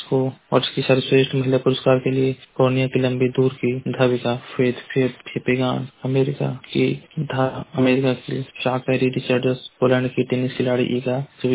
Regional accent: Maharajganj, Uttar Pradesh, India; मैं जिला महाराजगंज का निवासी हूँ।

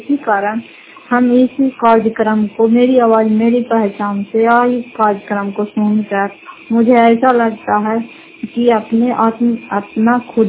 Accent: Fatehpur, Bihar, India; घर फतेहपुर पंचायत मकरौता, जिला नालंदा, खरापतरा ब्लॉक की निवासी हूँ।

